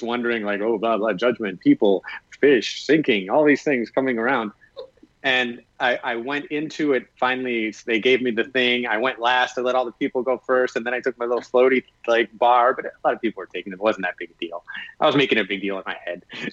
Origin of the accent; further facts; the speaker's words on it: Wisconsin, United States; now in Miami Beach, United States; Maybe growing up in Wisconsin, you know, we only had the summer months of like 2 months, really. It wasn't very warm, so we weren't in the water.